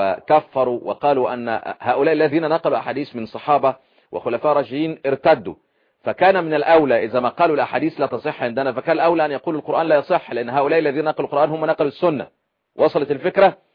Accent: Egypt

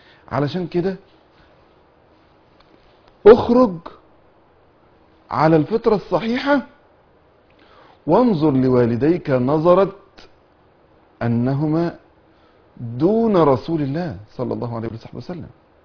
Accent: Egypt; في القرى عندنا في مصر

